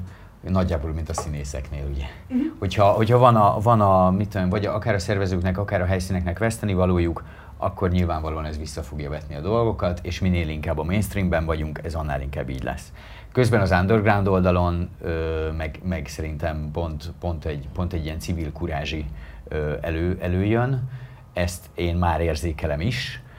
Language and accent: Hungarian; Hungary; mi most szégyeljük magunkat magyarként nyugaton